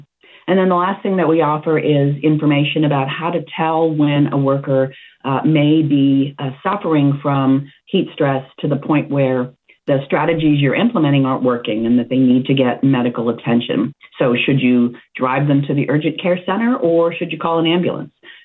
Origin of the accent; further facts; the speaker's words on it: Plum, Pennsylvania, United States; I grew up in Plum, in the eastern part, and I lived in Friendship for a lot of years. And right now I'm in Armstrong County near Katanning.